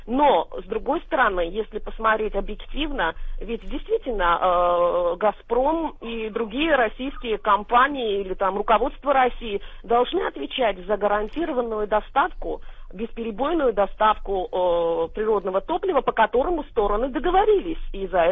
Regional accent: Georgia; просто как человек, который живу в Грузии, я грузинка.

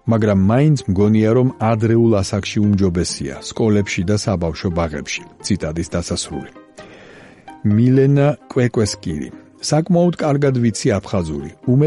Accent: Abkhazia, Georgia; მაგრამ ლაპარაკით რა თქმა უნდა ვლაპარაკობ, რადგან აფხაზი ვარ. მართალია, დედა არ მყავს აფხაზი

